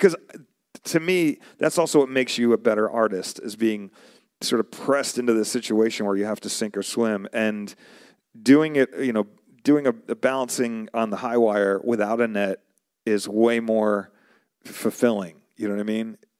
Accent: New York, United States; also born or lived in Arizona; So originally I'm from New York. Before I moved to Arizona, I was in New York and I was listening to, I was in New York, moved out to Arizona.

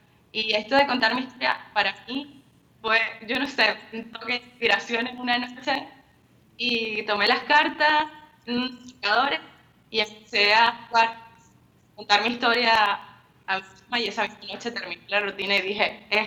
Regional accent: Venezuela; moved away as an adult; now in Spain; me fui de Venezuela porque a los 25 años, o sea, hace 4 años me fui.

